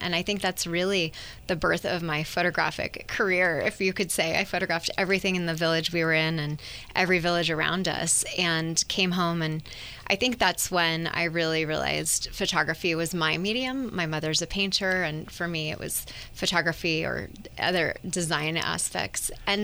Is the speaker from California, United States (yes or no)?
yes; California, United States; I am a native of Sonoma County. I grew up out in Bennett Valley